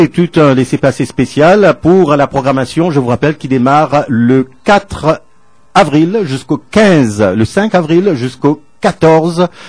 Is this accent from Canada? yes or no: yes; Canada; comme on dit bien chez nous au Canada français.